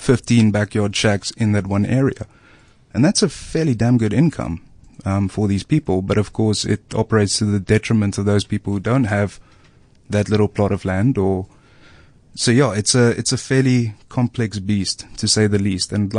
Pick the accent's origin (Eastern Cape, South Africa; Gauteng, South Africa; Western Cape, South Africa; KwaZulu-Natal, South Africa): Western Cape, South Africa; Cape Town; And you know, I grew up in Cape Town, and I've kind of seen all of it develop over the past two or three decades.